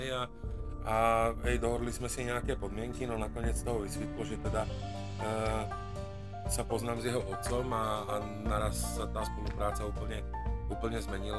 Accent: Záhorie, Slovakia; ja pochádzam zo Záhoria a ty často vravíš nad Sáskou, že my sme štát v štáte, máme svoj vlastný dialekt

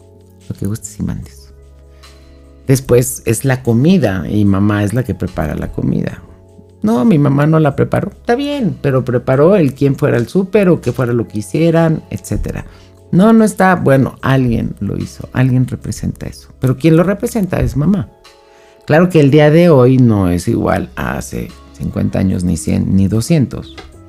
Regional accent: Mexico; En México, de donde yo soy, hay una universidad que se abrió

